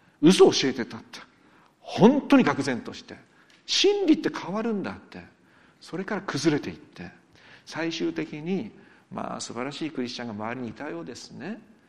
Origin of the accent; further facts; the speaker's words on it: Yamagata, Japan; まあ私山形出身で何度か話しました。